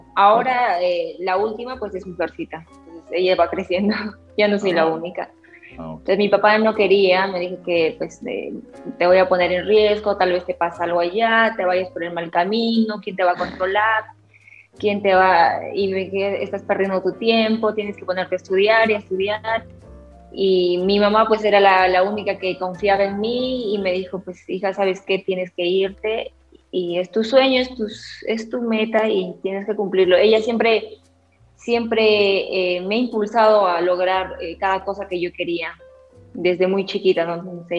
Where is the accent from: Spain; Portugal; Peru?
Peru; Espinar, Cusco; born there; Sí, soy de Espinar, de la provincia de Espinar, Cusco. Sí, ahí nací.